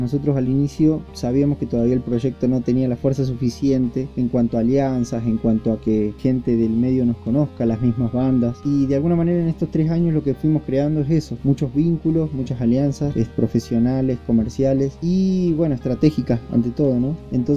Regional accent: Argentina; now in Zacatecas, Mexico; una productora mexicana y yo, que soy argentino.

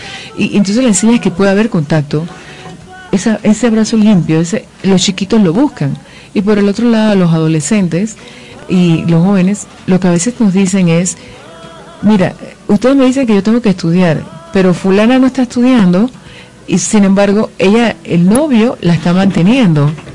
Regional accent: Curundú, Panamá, Panama; ¿Por qué? Porque somos de Curundú.

